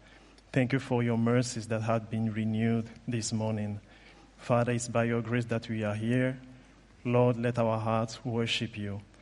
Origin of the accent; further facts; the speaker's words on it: Cameroon; I am from Cameroon